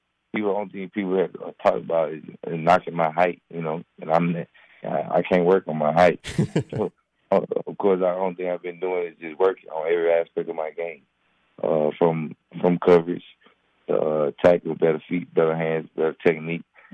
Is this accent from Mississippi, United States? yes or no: yes; Horn Lake, Mississippi, United States; I'm from North Mississippi, from Horn Lake, Mississippi. Nobody from where I'm from got the chance to go to the draft.